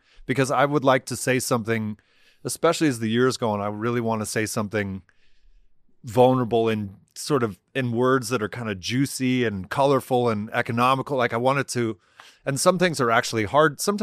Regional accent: Ireland; I'm Irish, and I can tell you

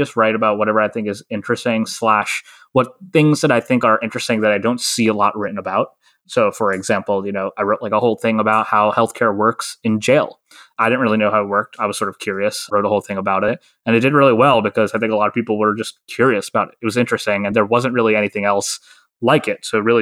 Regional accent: New York City, New York, United States; Okay, so I grew up in New York City and went to high school here.

